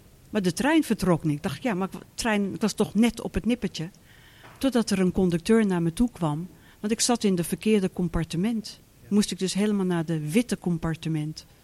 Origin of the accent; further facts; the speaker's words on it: South Africa; Want je groeit op tijdens de apartheid. Maar het is ik heb een geweldige jeugd gehad. Wij waren natuurlijk geprivilegeerd.